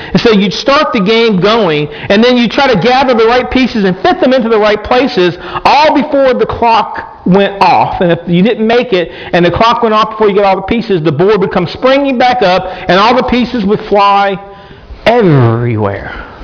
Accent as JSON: {"language": "English", "region": "the South", "country": "United States", "accent": "Southern", "said": "I'm pronouncing that with my southern accent."}